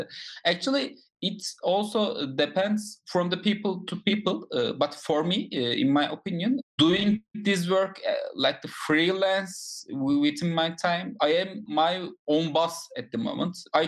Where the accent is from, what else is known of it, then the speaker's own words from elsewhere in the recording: Turkey; English is a second language; now in United States; Turkey is my hometown. Everybody likes their hometown most.